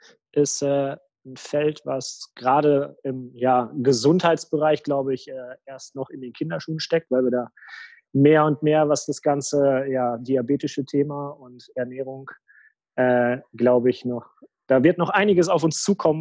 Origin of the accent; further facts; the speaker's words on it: North Rhine-Westphalia, Germany; born there; sitze im wunderschönen Westmünsterland an der deutsch-holländischen Grenze. Ich komme wie die Andrea aus dem Sauerland gebürtig